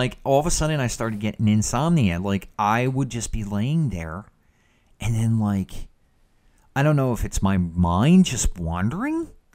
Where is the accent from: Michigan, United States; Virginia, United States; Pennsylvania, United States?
Pennsylvania, United States; Philadelphia; I mean, I'm a Philadelphian at heart, you know, but...